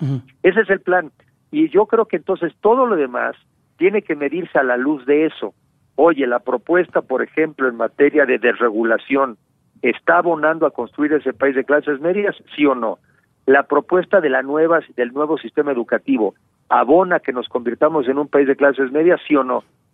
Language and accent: Spanish; Mexico; así hay que verlo nosotros como mexicanos